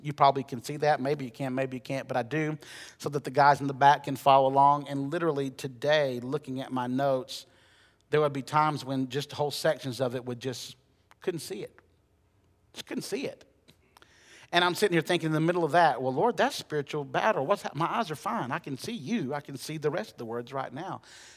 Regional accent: Huntsville, Alabama, United States; It's a great hymn that my home church growing up in Huntsville, we used to sing this song a lot.

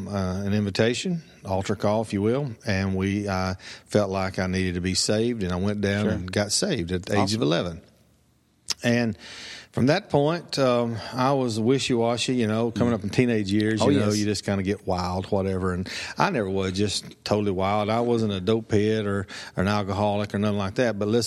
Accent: Sardis City, Alabama, United States; when I'm living away and people say where are you from, I say Boaz, Alabama.

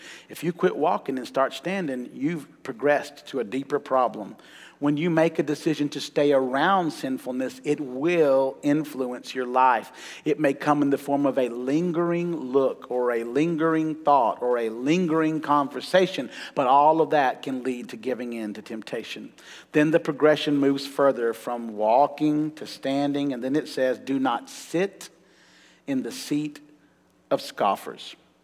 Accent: Huntsville, Alabama, United States; I grew up in Huntsville, and so we had three news stations.

